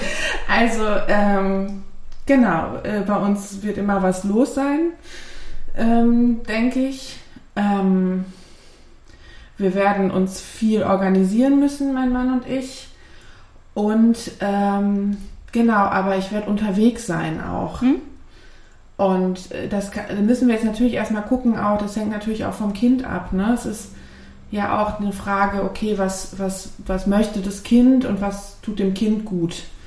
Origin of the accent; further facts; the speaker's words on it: Essen, North Rhine-Westphalia, Germany; Ich bin in Essen geboren und bin auch nie weggezogen.